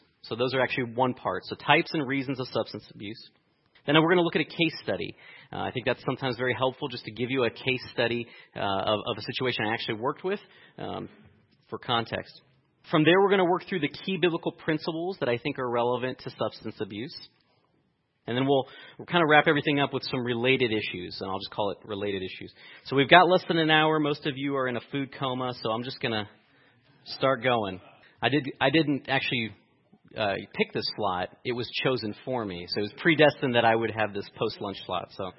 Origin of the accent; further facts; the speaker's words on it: Los Angeles, California, United States; I grew up in Los Angeles, went to the Master's College there in Santa Clarita, and spent a couple years as a biblical counselor.